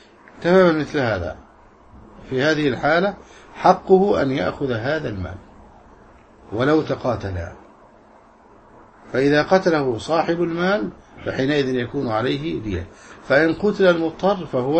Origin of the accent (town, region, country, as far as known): Egypt